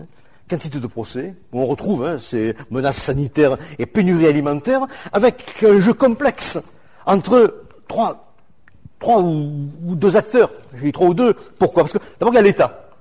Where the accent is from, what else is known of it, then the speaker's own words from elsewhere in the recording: Marseille, Provence-Alpes-Côte d'Azur, France; on est marseillais